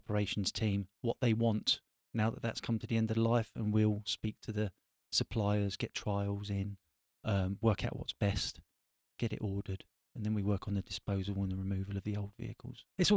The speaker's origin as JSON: {"language": "English", "town": "Harrow", "region": "London", "country": "United Kingdom", "tie": "born or raised there", "lives_now": "Bedfordshire, United Kingdom", "said": "I grew up in Harrow, born and bred in Harrow. So yeah, moved up in Bedfordshire and been there ever since."}